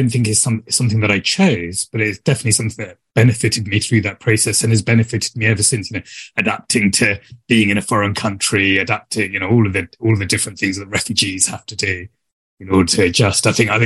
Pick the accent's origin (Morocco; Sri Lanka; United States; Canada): Sri Lanka; moved away; So I grew up in Sri Lanka during that.